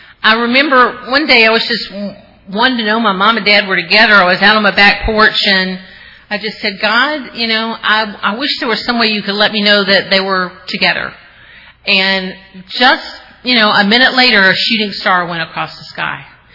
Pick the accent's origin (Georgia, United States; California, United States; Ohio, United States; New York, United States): Georgia, United States; Atlanta; And if, you know, I'm from Atlanta, you know, I did not want to lose my husband in Yankee Land.